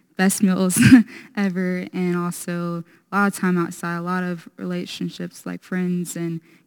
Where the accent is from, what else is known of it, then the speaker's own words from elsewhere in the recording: Quincy, Florida, United States; I'm 16, and I'm from Quincy, Florida.